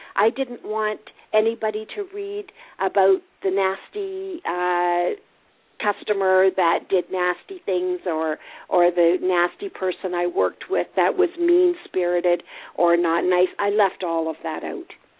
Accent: Canada; Being a Canadian, we had a problem with the Canadian words, the Canadian spelling.

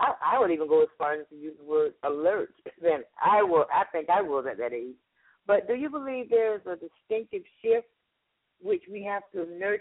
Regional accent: the South, United States; I'm from the South as well, and when the older people, you came a time where the younger people just sit down and listen until we knew it was time to leave

